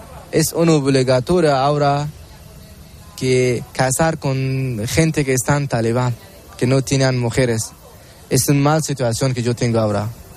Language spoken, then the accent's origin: Spanish; Afghanistan; Spanish is a second language; now in Spain; soy de Afganistán, y hace 6 o 6 y medio meses que llevo a España. Todos mi familia están allí en Afganistán